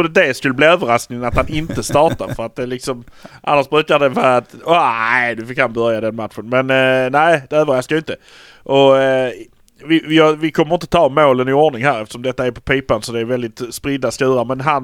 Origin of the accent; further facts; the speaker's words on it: Malmö, Skåne, Sweden; För vi är från Malmö.